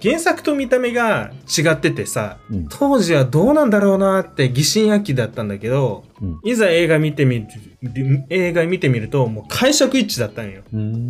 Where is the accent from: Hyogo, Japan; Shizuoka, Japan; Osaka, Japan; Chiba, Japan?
Osaka, Japan; なんか地元の大阪っていう、なんか路上で地べたに座ってるおっさんとか